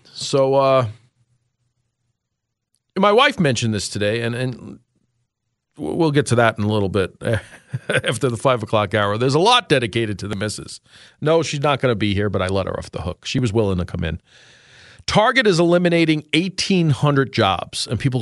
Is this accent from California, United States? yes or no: no; New York City, New York, United States; Rockaway Beach, which was the closest beach growing up in New York City and Queens, where we used to go all the time